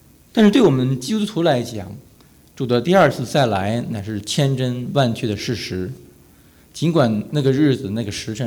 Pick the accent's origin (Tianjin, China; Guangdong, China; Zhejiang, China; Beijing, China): Tianjin, China; also born or lived in Jinan; 我是天津人。我是天津人，然后在山东大学，在济南读的本科。